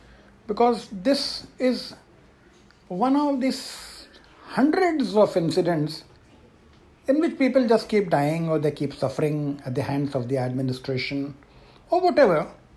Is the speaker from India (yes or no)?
yes; India; I'm an Indian. We Indians simply dislike processes and systems.